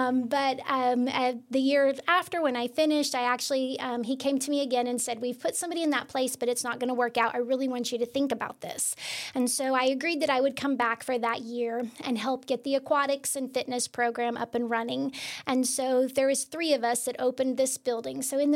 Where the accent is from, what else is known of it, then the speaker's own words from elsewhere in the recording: Berryville, Arkansas, United States; I grew up in Berryville, Arkansas, born and raised.